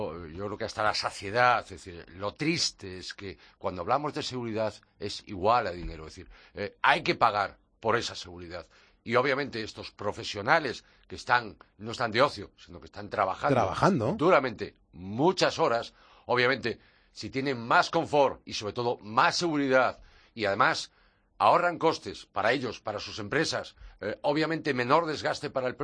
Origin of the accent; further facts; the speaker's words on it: Galicia, Spain; La AP9 Vigo, en la frontera portuguesa, en mi tierra